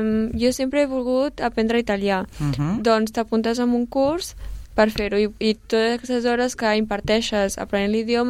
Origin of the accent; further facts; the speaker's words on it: Terrassa, Catalonia, Spain; perquè sóc de Terrassa